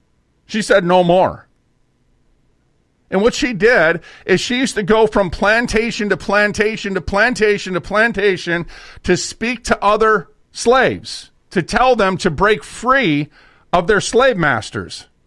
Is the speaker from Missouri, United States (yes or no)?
no; Minneapolis, Minnesota, United States; I'm from North Minneapolis. That was one of the areas that I lived for a long time as a kid.